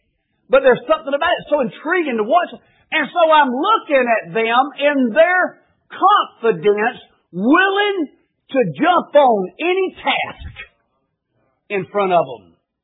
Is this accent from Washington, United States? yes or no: no; Hazelhurst, Georgia, United States; born there; I was born in Hazelhurst, Georgia. And it's just a shade over 100 miles from here to there.